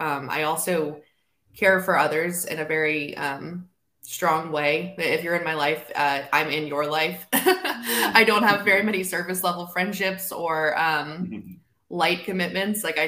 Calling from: Richmond, Virginia, United States; Joining you from Richmond, Virginia this morning.

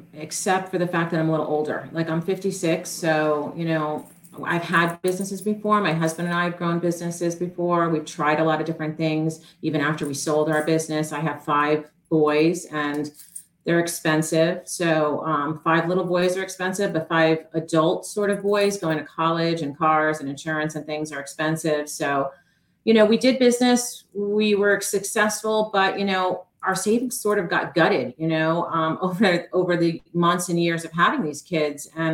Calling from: Basking Ridge, New Jersey, United States; Basking Ridge. It's kind of northern Jersey, maybe north central Jersey.

